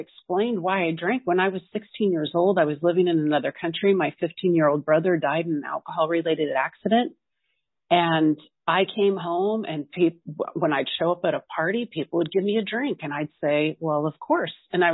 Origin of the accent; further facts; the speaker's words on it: Salem, Oregon, United States; I grew up in Portland, Oregon, in Salem, Oregon, but I would go to my uncle's house in Portland.